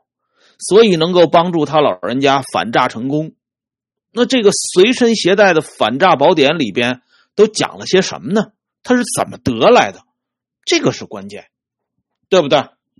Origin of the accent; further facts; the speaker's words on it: China; 作为我们中国人来讲都应该记住这个重要的日子